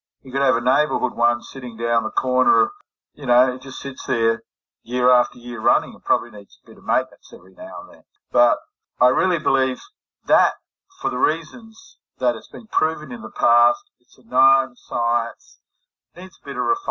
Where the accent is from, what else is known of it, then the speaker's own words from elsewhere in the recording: South Australia, Australia; my home state in Australia, South Australia